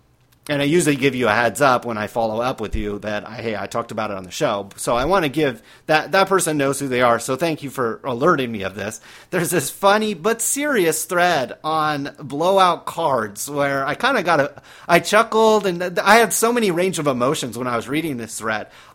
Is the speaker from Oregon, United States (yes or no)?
no; California, United States; You think I grew up in California rooting for the Bengals?